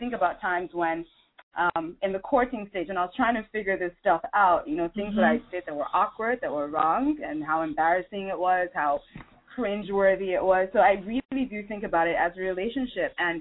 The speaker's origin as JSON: {"language": "English", "country": "Nigeria", "said": "I'm originally from Nigeria."}